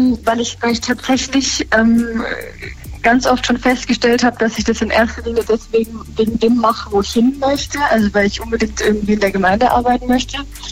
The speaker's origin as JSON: {"language": "German", "region": "Baden-Württemberg", "country": "Germany", "said": "ich komme aus dem Norden Baden-Württembergs, aus Hohenlohe, und ich bin eigentlich nur mittelmäßig kirchlich sozialisiert. Also natürlich, ich wurde getauft, meine Mutter aber zum Beispiel ist gar nicht kirchlich"}